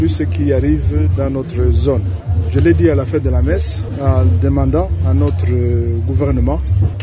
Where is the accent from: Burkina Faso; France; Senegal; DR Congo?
DR Congo; Nous sommes des Congolais